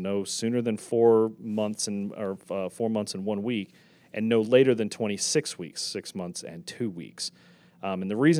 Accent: Maryland, United States; I was going to say, I grew up in Maryland and you're in Pennsylvania

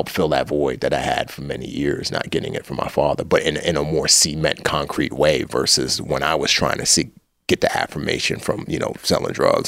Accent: New York City, New York, United States; the mind games I could take growing up in the Bronx, that prepared me for that.

